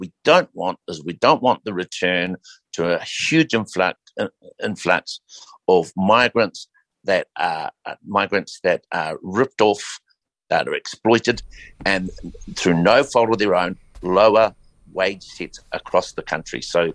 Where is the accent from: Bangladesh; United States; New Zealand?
New Zealand; Bay of Plenty; I'm born and bred in the Eastern Bay of Plenty. That's my whakapapa.